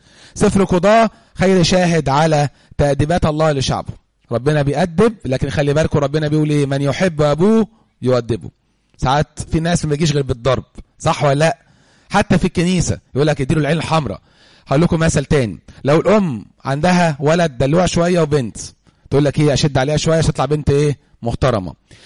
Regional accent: Egypt; احنا كمصريين

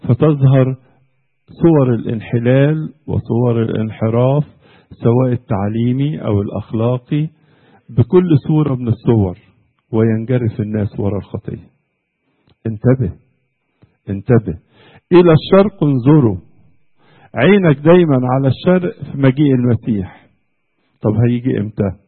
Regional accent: Egypt; بلا شك عمل زي كده سبب فرح مش عندكم بس في استراليا، وكمان عندنا في مصر

